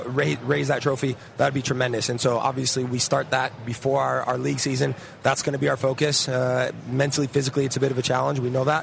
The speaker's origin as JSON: {"language": "English", "country": "United States", "said": "to go into that environment as an American and have the opportunity to play in the best league in the world against the best players"}